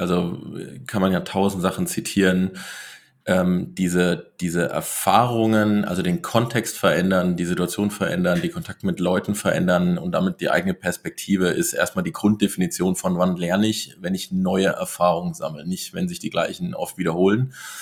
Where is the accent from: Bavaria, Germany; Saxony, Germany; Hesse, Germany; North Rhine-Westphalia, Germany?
Hesse, Germany; In Hessen, ein bisschen nördlich von Frankfurt, also so der zwischen Gießen und Marburg, der Raum größtenteils. Aber das war so der Startpunkt und bin ich auch eine Weile gewesen hier so im hessischen Raum